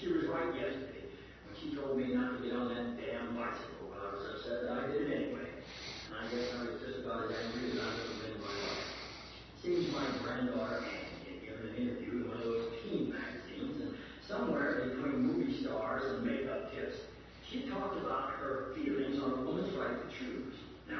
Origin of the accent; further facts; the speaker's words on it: Connecticut, United States; I'm actually from Connecticut, but that's not here.